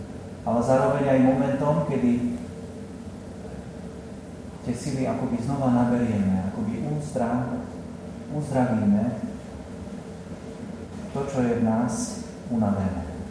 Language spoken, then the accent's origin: Slovak; Spiš, Slovakia; Viete, že pochádzam zo Spiša. Je tu niekto zo Spiša?